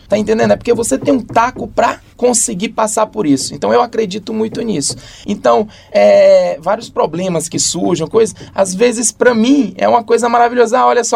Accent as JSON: {"language": "Portuguese", "region": "Northeast Region", "country": "Brazil", "said": "você é descendente de índio, você é descendente de... Então, é tão misturado, principalmente eu, de onde eu venho, do Nordeste."}